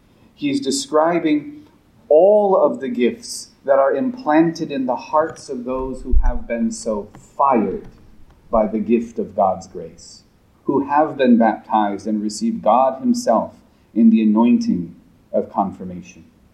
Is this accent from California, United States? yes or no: yes; California, United States; You may remember I'm from California natively, and we have a lot of fruits and nuts in California.